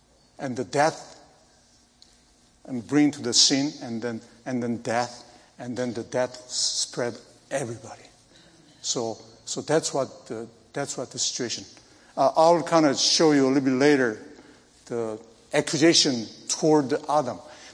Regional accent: South Korea; English is a second language; Because one person, I'm from Korea.

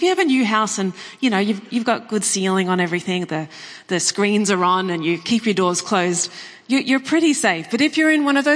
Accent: Australia; But yes, I come from Australia.

